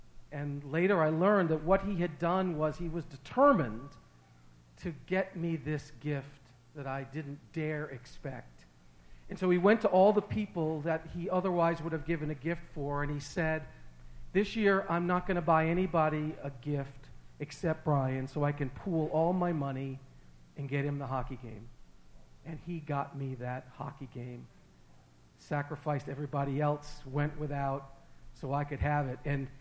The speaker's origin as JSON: {"language": "English", "country": "United States", "said": "because we're American. We don't do the Christmas Eve open one thing."}